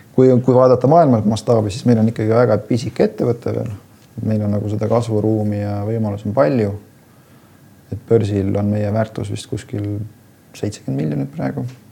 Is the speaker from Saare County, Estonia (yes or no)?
yes; Saare County, Estonia; Mina olen Saaremaalt pärit.